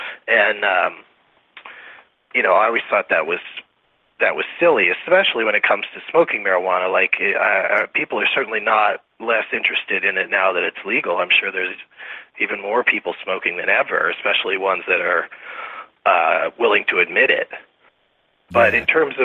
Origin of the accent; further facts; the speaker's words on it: California, United States; You know, when I come from California, it just seems like such a mythical land to some people.